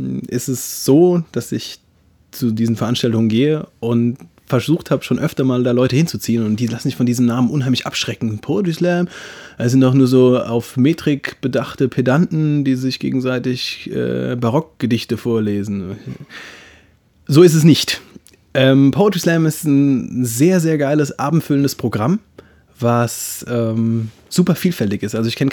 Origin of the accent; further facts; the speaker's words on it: Ludwigshafen, Rhineland-Palatinate, Germany; Ich komme ursprünglich aus Ludwigshafen